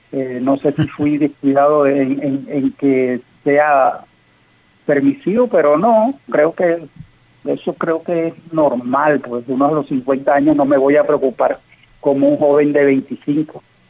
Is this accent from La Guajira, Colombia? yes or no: yes; Riohacha, La Guajira, Colombia; yo con 50 años, mi esposa con 41, somos de la costa, yo soy de Ribacha.